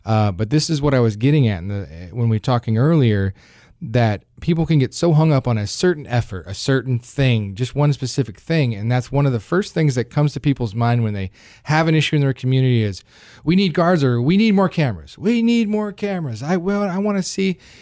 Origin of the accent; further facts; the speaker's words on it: Michigan, United States; moved away as an adult; My background, I'm from Michigan originally